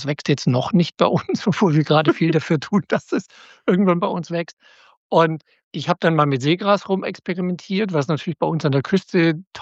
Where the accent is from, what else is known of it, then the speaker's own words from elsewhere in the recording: Schleswig-Holstein, Germany; Wir sitzen in einem kleinen Dorf zwischen Neumünster und Kiel und zwischen Bad Segeberg und Kiel und zwischen Neumünster und Plölen, so in der holsteinischen Schweiz.